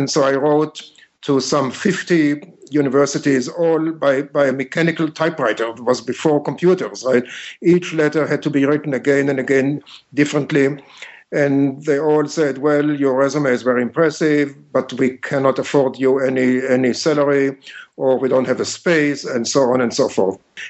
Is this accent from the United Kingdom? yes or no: no; Israel; I was born and raised in Israel